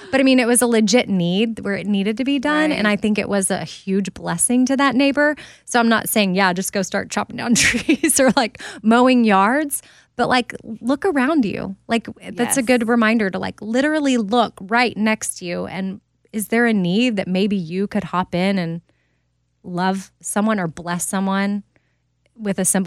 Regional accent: Texas, United States; I'm from Texas. It's like, don't mess with Texas.

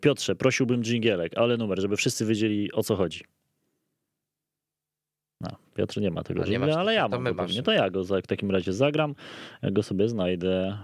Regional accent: Kolo, Greater Poland Voivodeship, Poland; also born or lived in Konin; Jak jadę do koła, mówię, tutaj się wychowywałem

